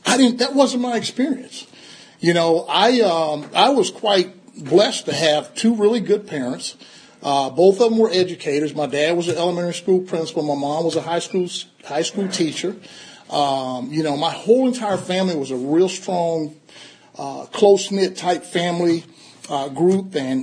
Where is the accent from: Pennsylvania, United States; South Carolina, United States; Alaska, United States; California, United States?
South Carolina, United States; Columbia; So let me start out by saying I'm from South Carolina. Go Gamecocks? No. I'm from Columbia, South Carolina, and I am a Gamecock, of course, because that's where I'm from.